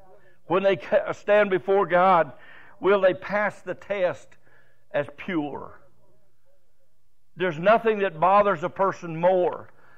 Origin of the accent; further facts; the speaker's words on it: Canada; now in United States; Don't judge me by my accent. I've said many times, if you slit this wrist right here, it'll start spitting out little red maple leaves.